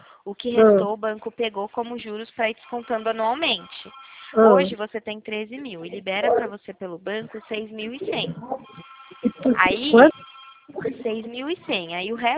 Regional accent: Itu, São Paulo, Brazil; Eu sou do Itu, interior aqui de São Paulo.

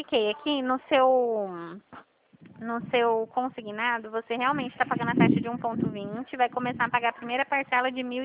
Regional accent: São Paulo, Brazil; Eu sou do estado de São Paulo

